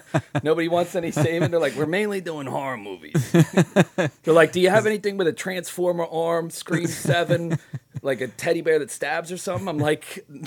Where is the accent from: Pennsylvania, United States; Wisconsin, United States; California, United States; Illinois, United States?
Pennsylvania, United States; Philadelphia; I'm a doofus from Philadelphia.